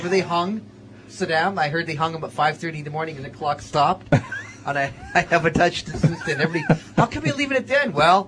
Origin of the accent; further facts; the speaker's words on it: Canada; And then me being Canadian, even I had less of an interest.